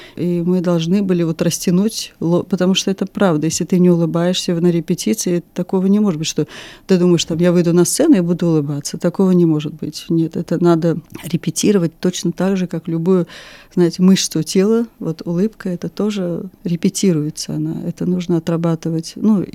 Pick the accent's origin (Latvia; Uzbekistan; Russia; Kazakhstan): Uzbekistan; Tashkent; moved away; Ну, я приехала из Узбекистана, из Ташкента, и там я занималась почти 15 лет в студии танца.